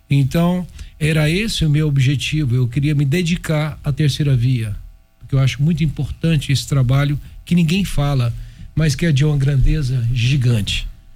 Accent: Goiás, Brazil; eu nasci na cidade de Goiás, sou goiano, sou brasileiro, conheço o mundo

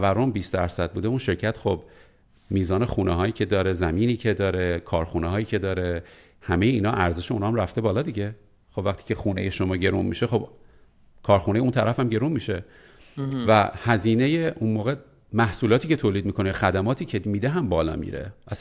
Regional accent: Iran; moved away; من از موقعی از ایران اومدم فکر کنم 17 سال شده از ایران برنگشتم،

